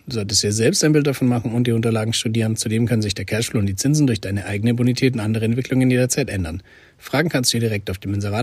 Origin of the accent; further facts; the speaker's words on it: Nuremberg, Bavaria, Germany; Als Nürnberger ist mir Sulzbach-Rosenberg natürlich ein Begriff.